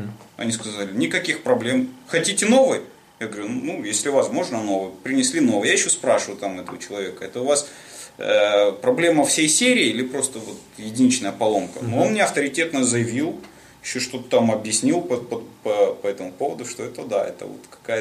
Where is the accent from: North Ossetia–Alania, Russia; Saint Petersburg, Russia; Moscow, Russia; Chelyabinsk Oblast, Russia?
North Ossetia–Alania, Russia; Vladikavkaz; Я из России, это Северный Кавказ, город Владикавказ, Северная Осетия.